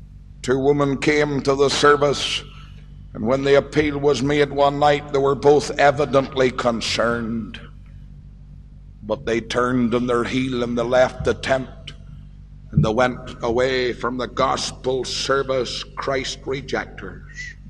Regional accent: Ballymena, Northern Ireland, United Kingdom; I went to visit a young man who was mixed up in the pleasures of my hometown of Ballymena.

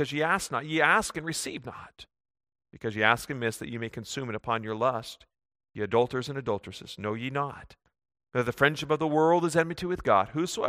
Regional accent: United States; And I'm originally from the States, and as I see things down there as well, and sorrows my heart.

